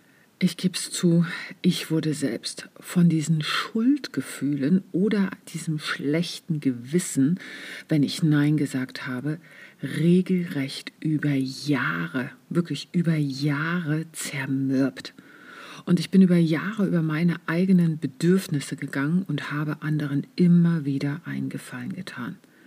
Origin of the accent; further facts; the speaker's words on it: East Germany, Germany; ich bin ja im Osten aufgewachsen